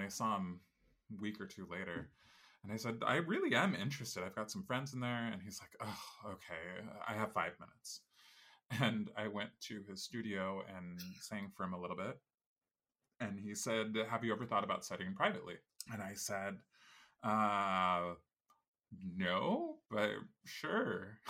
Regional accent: California, United States; moved away as an adult; also born or lived in Chicago; now in Germany; I grew up in California, did all of my undergrad there even, at CSU Sacramento, and then eventually in 2005 I went to Chicago for my master's and my artist diploma before I went to Germany

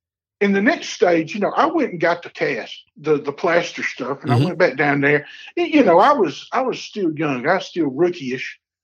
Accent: the South, United States; Well, I'm from the South. I know how thunderstorm is. I was born and raised.

